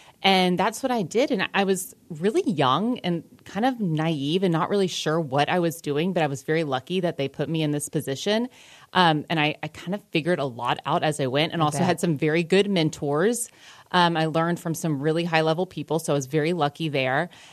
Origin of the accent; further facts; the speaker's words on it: Houston, Texas, United States; I got to work for an NFL team in my hometown.